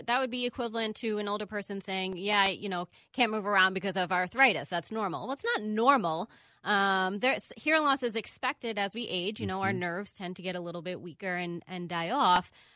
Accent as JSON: {"language": "English", "region": "New York", "country": "United States", "lives_now": "Minneapolis, United States", "said": "So I am originally from New York, Long Island, and I went to college at the University of Miami in Florida"}